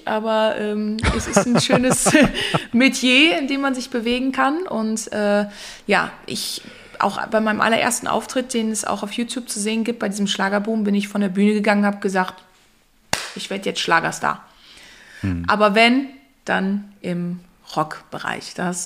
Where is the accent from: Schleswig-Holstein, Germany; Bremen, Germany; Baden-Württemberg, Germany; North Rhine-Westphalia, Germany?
North Rhine-Westphalia, Germany; Ratingen; born there; Ich bin ja geboren in Rating.